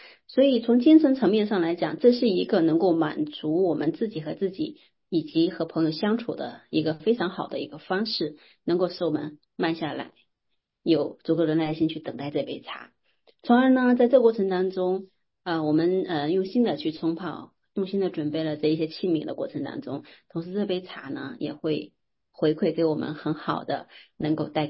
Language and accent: Chinese; Hubei, China; now in Guangdong, China; 我的祖籍是在湖北，然后后来我们又定居在广东。那记得小时候在湖北的时候